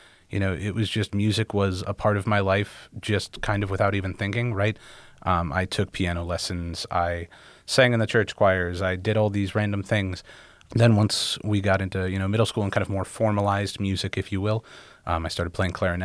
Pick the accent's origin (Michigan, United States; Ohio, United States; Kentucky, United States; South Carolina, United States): Ohio, United States; Lakewood; So I'm originally from Lakewood, Ohio, which is right outside of Cleveland, directly west. I was basically there from age 3 onwards, so that's kind of very much where I call home.